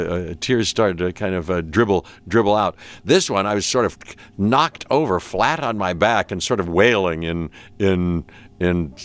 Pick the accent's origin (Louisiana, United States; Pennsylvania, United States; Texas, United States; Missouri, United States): Pennsylvania, United States; Pittsburgh; I'm from Pittsburgh originally, and she was a friend of my mom's, Shirley, and she would come over